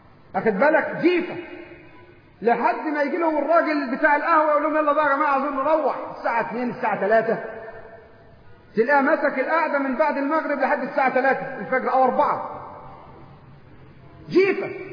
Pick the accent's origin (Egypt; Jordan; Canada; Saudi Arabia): Egypt; Upper Egypt; حتى عندنا في الصعيد يضرب لك مثل